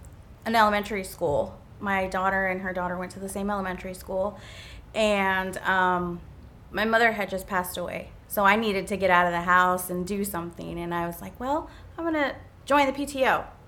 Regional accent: San Marcos, United States; born there; I was born here in San Marcos

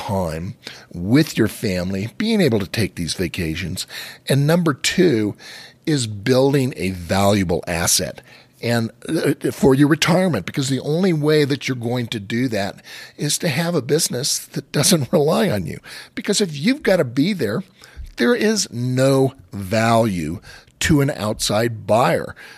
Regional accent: California, United States; As I talk about, I'm from California. I've been skiing all my life.

